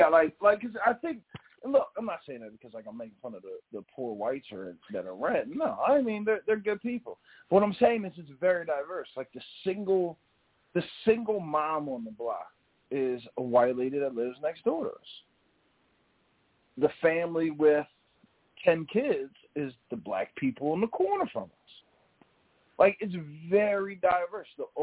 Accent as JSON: {"language": "English", "region": "New Jersey", "country": "United States", "tie": "born or raised there", "said": "growing up in New Jersey, I saw a lot of Spanish people."}